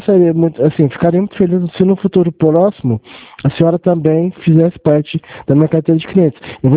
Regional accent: Franca, São Paulo, Brazil; eu sou daqui de Franca

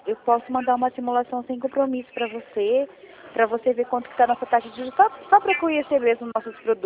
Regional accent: Rio Claro, São Paulo, Brazil; Eu sou de Rio Claro

